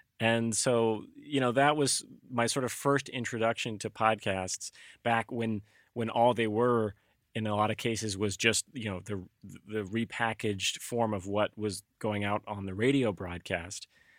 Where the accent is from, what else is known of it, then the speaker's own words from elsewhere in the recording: Alabama, United States; I grew up in Alabama, so I have a natural disadvantage there.